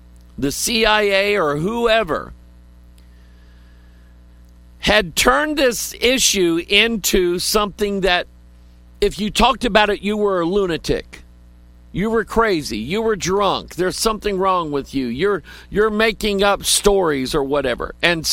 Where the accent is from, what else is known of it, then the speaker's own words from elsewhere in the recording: Pine Bluff, Arkansas, United States; born there; I love Arkansas people. I are one of them by birth. I was born in Pine Bluff, Arkansas, which is right along the Mississippi River.